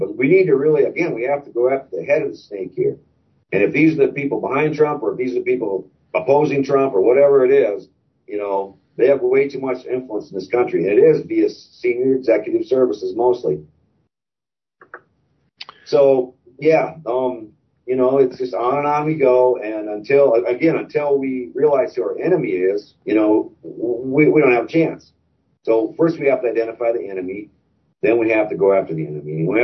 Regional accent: South Dakota, United States; also born or lived in Missouri; See, we moved to South Dakota, my home state, right before COVID. We sold our farm in Missouri. We moved to South Dakota, and I'm so glad we did.

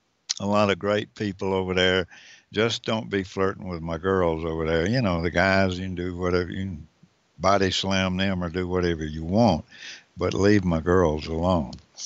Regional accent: United States; I'm an American, and I try to vote for people that I believe will do the best job

